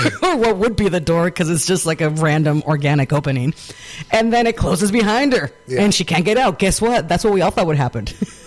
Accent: Arizona, United States; I'm from Arizona, and I have no idea what that is.

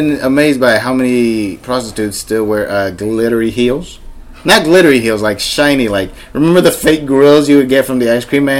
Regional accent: Oakland, California, United States; I get very specific. I am from Oakland.

